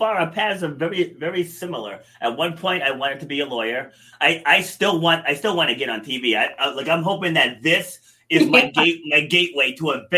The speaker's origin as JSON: {"language": "English", "region": "Rhode Island", "country": "United States", "tie": "born or raised there", "also_born_or_lived": "New York City, United States", "said": "So I was born in New York City, but then my parents moved us up here to Rhode Island, mm-hmm. completely different environment."}